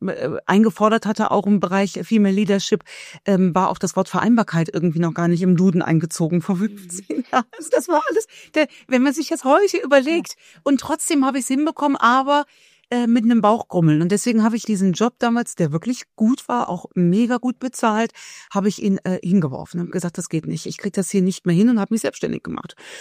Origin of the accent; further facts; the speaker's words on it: Cologne, North Rhine-Westphalia, Germany; Ich bin Kölnerin